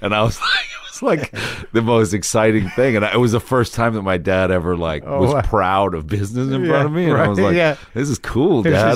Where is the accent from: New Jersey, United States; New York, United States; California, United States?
New York, United States; White Plains; In Westchester County, which town? White Plains.